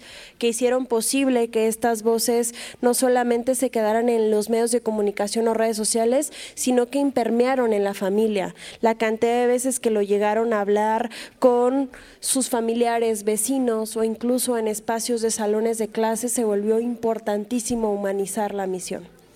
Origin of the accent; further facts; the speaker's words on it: Nayarit, Mexico; si bien soy mexicana, como ustedes también viví el sexenio de Felipe Calderón, yo en Nayarit, la frontera entre Sinaloa y Jalisco